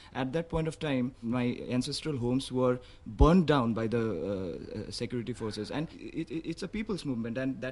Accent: Kurseong, West Bengal, India; My hometown is Karshang, and right now it's the 11th day of the Bandh.

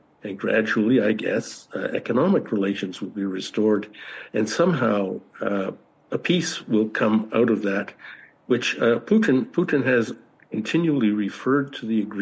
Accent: Canada; now in Moscow, Russia; You know, I'm a Canadian. I live in Moscow.

